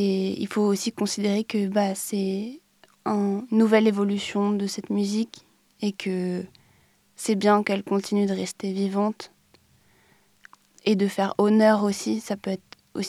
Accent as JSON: {"language": "French", "country": "France", "said": "si je me situe, je suis française et je ne connais pas tant"}